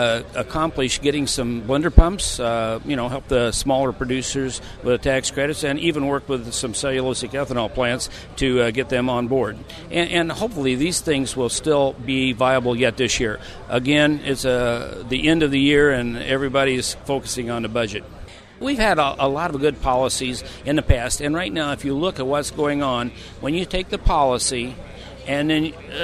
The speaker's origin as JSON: {"language": "English", "town": "Auburn", "region": "Illinois", "country": "United States", "said": "I'm from Auburn, Illinois, just about 50 miles straight west of here."}